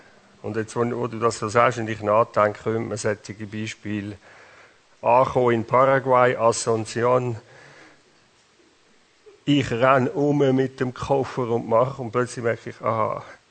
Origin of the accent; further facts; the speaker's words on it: Switzerland; Das können wir etwas lernen als Schweizer und Europäer.